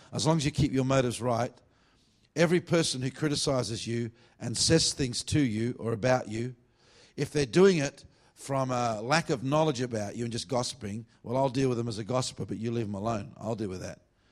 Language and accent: English; Perth, Western Australia, Australia; I'm from Perth originally because I was living in Adelaide or Sydney at the time.